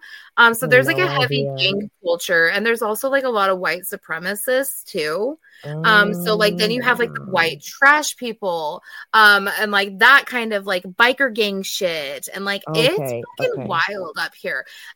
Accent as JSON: {"language": "English", "region": "Washington", "country": "United States", "tie": "born or raised there", "also_born_or_lived": "Northern Idaho", "said": "You guys, I am from this area, okay? I have been born and raised in Eastern Washington. I've lived in Northern Idaho."}